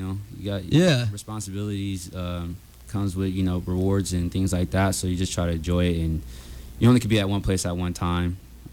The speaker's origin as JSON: {"language": "English", "town": "Oakland", "region": "California", "country": "United States", "said": "I'm really biased. I'm being from Oakland."}